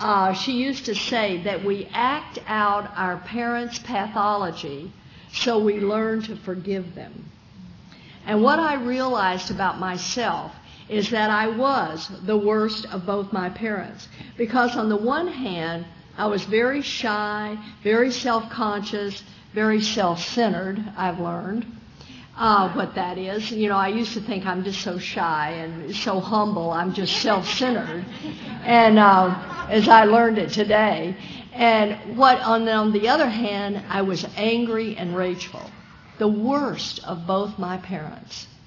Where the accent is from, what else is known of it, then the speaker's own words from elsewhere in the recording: Texas, United States; And I was born and raised in Texas, and I grew up in a Southern Baptist home.